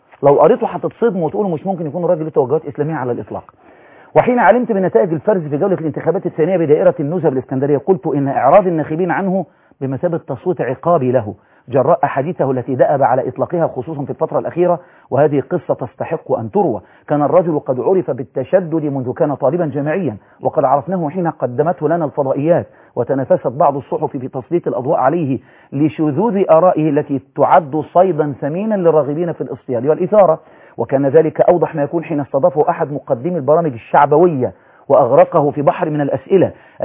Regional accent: Alexandria, Alexandria Governorate, Egypt; انا مشوق من اسكندريه.

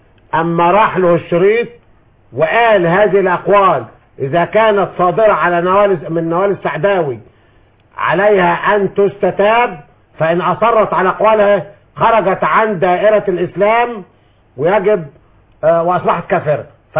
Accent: Egypt; لان انا مواطن مصري ليس لي صفة في رفع هذه الدعوة

